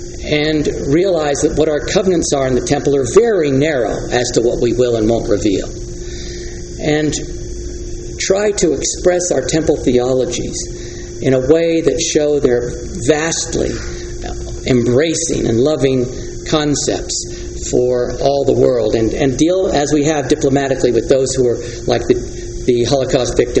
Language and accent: English; New Jersey, United States; When we went back, I was raised in New Jersey, we went back to New Jersey